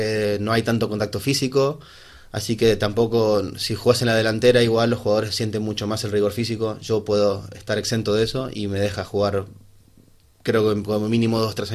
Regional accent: Argentina; cuando me mudo al pueblo donde vivía yo de pequeño en Argentina

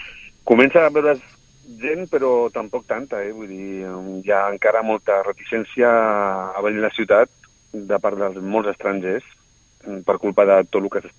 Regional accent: Sitges, Catalonia, Spain; moved away as an adult; now in France; ja que tothom ve a Sitges a viure perquè és fantàstic, doncs perquè no hi anaré jo, que és el meu poble.

